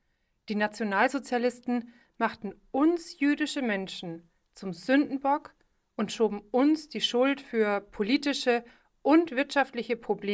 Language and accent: German; Würzburg, Bavaria, Germany; auch hier in meiner Heimatstadt Würzburg.